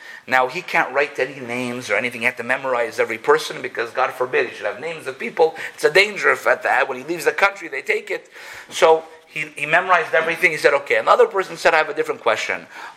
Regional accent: Toronto, Ontario, Canada; moved away as an adult; now in Russia; 18 years ago, when I moved to Russia, I'm from Toronto originally

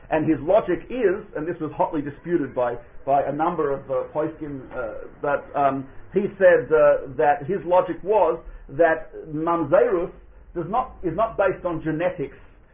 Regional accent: Australia; I'm not sure how the titles go, I'm Australian, so we're not into that.

